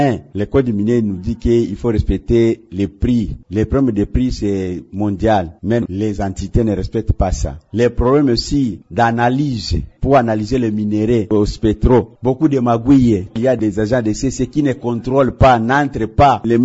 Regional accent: Maniema, DR Congo; ici chez nous au Maniema.

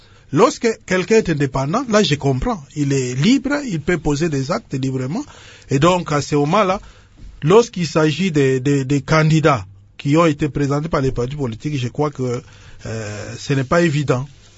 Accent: DR Congo; nous ne pouvons pas, ici, chez nous, au Congo, parler de démocratie sans regarder ce qui se passe ailleurs

